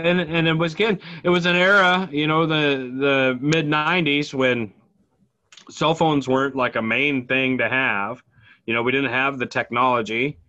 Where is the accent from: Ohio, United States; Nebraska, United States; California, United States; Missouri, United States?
Nebraska, United States; Omaha; now in Phoenix, United States; A small town, Nebraska boy. I moved from Omaha, Nebraska to Phoenix, Arizona to the big city.